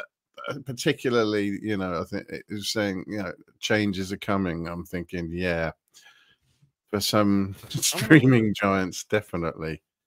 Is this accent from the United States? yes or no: no; England, United Kingdom; You know, as an Englishman, I wish people would stop making Europe further away.